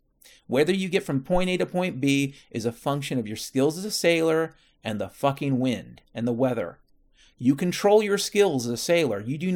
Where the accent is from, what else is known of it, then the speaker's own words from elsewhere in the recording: Washington, United States; I can tell you definitively, and I grew up in Washington State, so I feel like I have a right to say this.